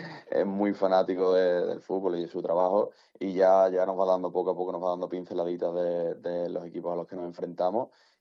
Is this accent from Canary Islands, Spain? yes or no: no; Écija, Andalusia, Spain; yo soy de Ecija, la verdad que siempre gusta volver a casa.